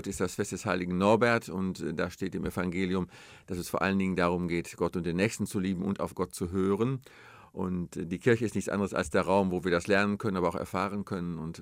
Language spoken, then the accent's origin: German; North Rhine-Westphalia, Germany; ich bin Westfale